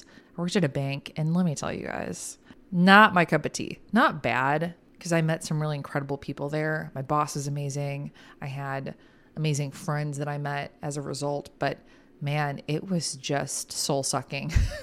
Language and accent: English; Chicago, Illinois, United States; accent: Chicago; I got my Chicago accent in full flex for all of you guys.